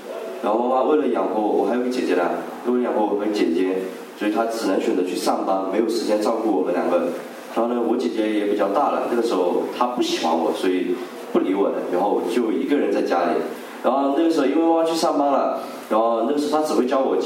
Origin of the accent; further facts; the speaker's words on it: China; moved away; 那个时候我就想起了小时候在中国的时候